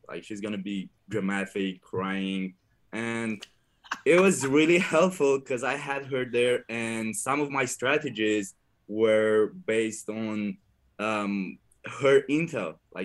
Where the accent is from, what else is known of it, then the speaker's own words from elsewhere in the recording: Romania; but I'm coming from Romania, from a poor village, and I grew up really happy.